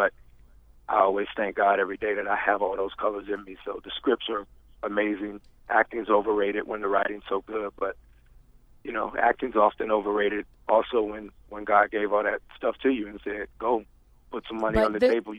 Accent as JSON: {"language": "English", "town": "Decatur", "country": "United States", "said": "I'm from Decatur, so y'all Chi-towners know we go brown."}